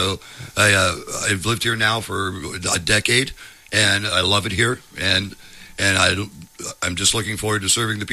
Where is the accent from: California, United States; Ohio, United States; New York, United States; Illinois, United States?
Ohio, United States; Dayton; Actually, I'm a native Daytonian. I was born in Dayton, Ohio. I was educated in 12 years of parochial school, devout Catholic during my growing up period.